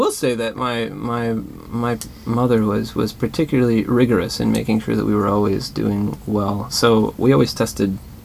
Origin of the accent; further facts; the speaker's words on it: Washington, United States; Oh, I grew up in Washington State.